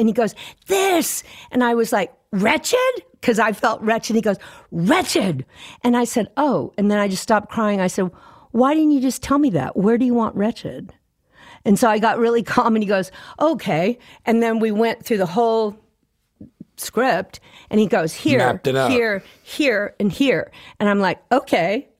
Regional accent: Fort Worth, Texas, United States; And T-Bone and I grew up together in Fort Worth, and he made the first recording of my voice when we were both like 17.

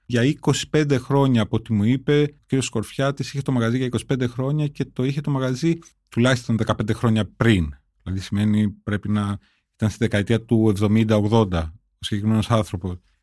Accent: Korydallos, Attica, Greece; Ναι, εγώ μεγάλωσα στο Κορυδαλό, που ήταν οι υποπεριοχές του Πειραιά, που εκεί τότε όταν μεγάλωσα εγώ βλέπαμε τον Πειραιά σαν Μητρόπολη.

